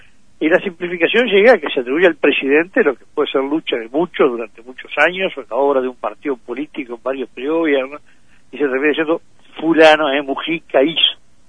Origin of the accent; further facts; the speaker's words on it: Uruguay; estamos en Sudamérica, de un país de Sudamérica pequeño, lejano, entre Argentina y Brasil.